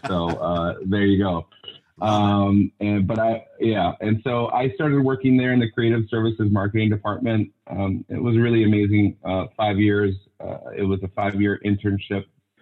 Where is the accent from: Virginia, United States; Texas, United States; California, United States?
California, United States; Los Angeles; I am originally from Los Angeles. Born and raised in Los Angeles